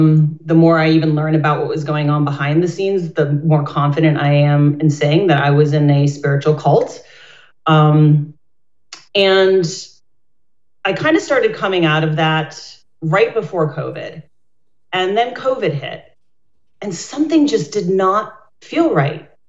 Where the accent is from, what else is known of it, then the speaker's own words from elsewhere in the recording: Scranton, Pennsylvania, United States; Everybody knows it because of The Office. I grew up in Scranton. My grandfather was a coal miner